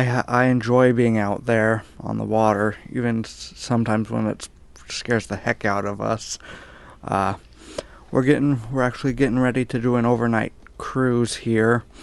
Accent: Portland, United States; born there; I was born in Portland, and then I moved back down here

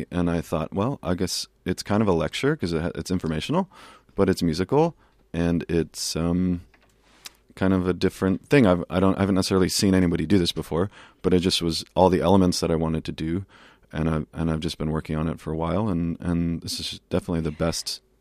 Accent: Sacramento, California, United States; now in Portland, United States; California, Sacramento.

